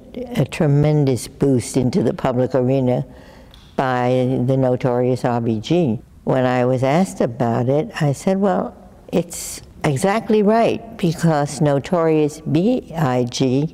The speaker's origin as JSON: {"language": "English", "town": "Brooklyn", "region": "New York", "country": "United States", "tie": "born or raised there", "said": "We were both born and bred in Brooklyn, New York."}